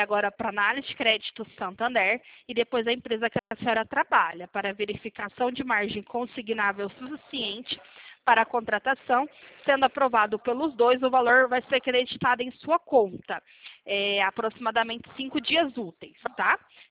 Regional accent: Franca, São Paulo, Brazil; sou de Franca.

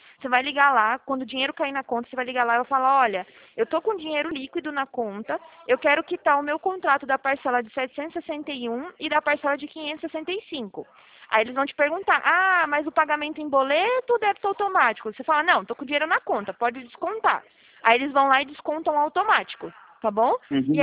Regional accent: Bahia, Brazil; also born or lived in South Brazil; eu nasci no sul, mas eu cresci na Bahia, né? Sinto muita falta de lá, tudo.

